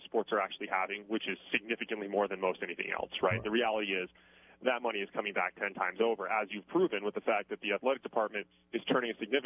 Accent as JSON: {"language": "English", "town": "San Francisco", "region": "California", "country": "United States", "said": "I'm from the Bay Area. I'm from San Francisco."}